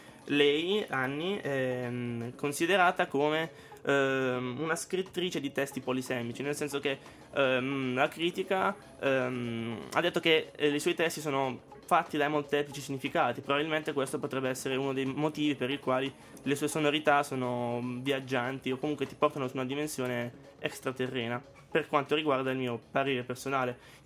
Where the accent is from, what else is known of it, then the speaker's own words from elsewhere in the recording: Corato, Apulia, Italy; molto vicina al mio paese, Corato, quindi la sento vicina alle mie origini